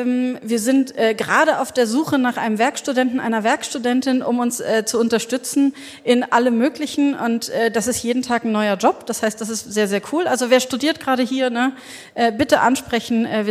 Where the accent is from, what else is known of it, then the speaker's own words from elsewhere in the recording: Berlin, Germany; Also ich bin mit 18 in Berlin, ich komme aus Berlin